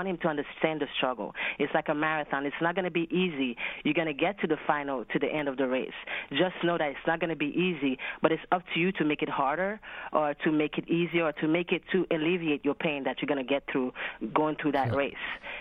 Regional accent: Canada; now in United States; I'm Haitian, I'm black Haitian, born and raised in Canada. I have that perspective of living now in the United States.

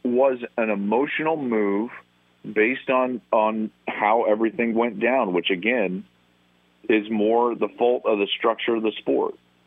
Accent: Colorado, United States; I grew up in Colorado.

